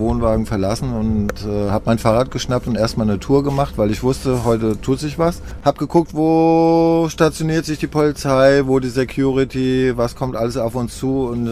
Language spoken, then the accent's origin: German; Waldorf, Germany; aber auch in Waldorf, in meinem Heimatort, sind hunderte gesichtet worden